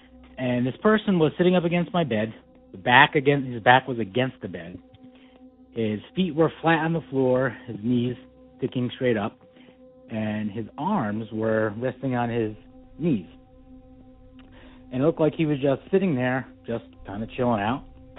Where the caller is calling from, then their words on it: New Jersey, United States; I'm from New Jersey.